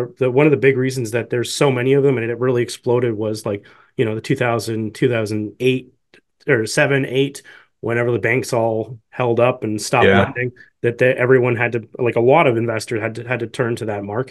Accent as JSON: {"language": "English", "country": "Canada", "said": "for myself as a Canadian"}